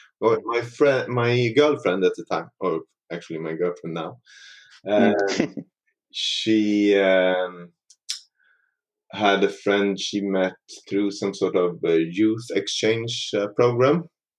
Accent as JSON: {"language": "English", "country": "Sweden", "said": "So we were like, yeah, no, we're from Sweden."}